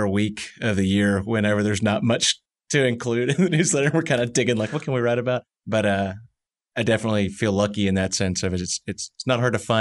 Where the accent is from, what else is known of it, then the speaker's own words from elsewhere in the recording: Bentonville, Arkansas, United States; so I grew up here in Northwest Arkansas, lived about a block from the Bentonville Square before it was cool.